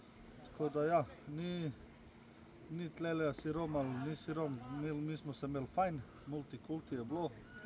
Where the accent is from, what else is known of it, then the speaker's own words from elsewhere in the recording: Ljubljana, Central Slovenia, Slovenia; Star sem 23 let, prihajam iz Ljubljane.